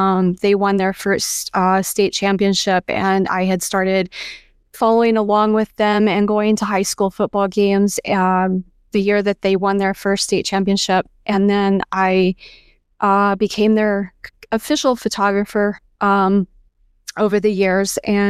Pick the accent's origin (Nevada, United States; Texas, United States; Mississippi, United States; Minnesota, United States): Texas, United States; Well, I grew up in West Texas. So when you think Friday Night Lights, that's basically where I came from.